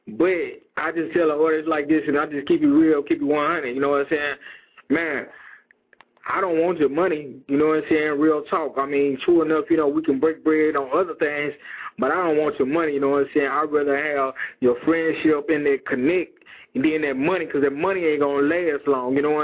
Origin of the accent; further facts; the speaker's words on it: Memphis, Tennessee, United States; Shout out to Tennessee, my hometown, Tennessee. What's up, Memphis, Tennessee?